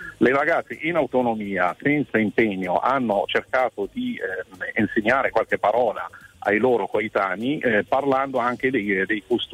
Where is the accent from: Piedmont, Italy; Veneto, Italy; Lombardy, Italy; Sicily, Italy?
Lombardy, Italy; Abbiategrasso; Io sono da Biategrasso, provincia di Milano